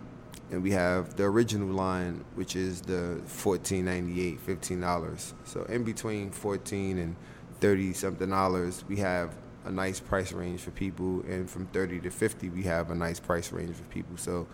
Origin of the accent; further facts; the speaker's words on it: United States; I mean, I'm from America.